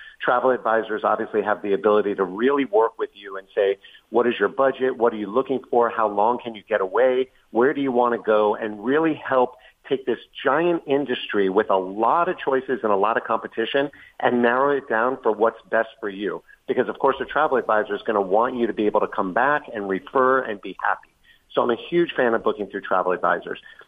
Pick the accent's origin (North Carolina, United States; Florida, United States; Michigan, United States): Florida, United States; Miami; I was born and raised in Miami. I went away to school in Connecticut for college.